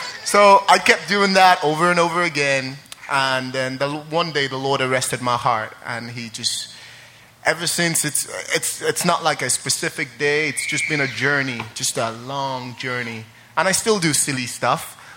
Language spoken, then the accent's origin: English; Ireland; I'm from Ireland. Originally, my parents are from Nigeria, but I grew up in Ireland. Been in Ireland like 17 years, so I kind of grew up there, you know, did everything from there. But what it was I grew up in a Muslim home.